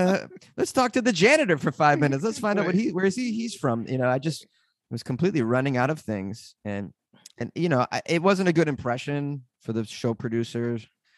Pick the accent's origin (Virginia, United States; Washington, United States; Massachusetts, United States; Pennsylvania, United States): Massachusetts, United States; Boston; moved away; I'm from Boston. I had just moved from Boston.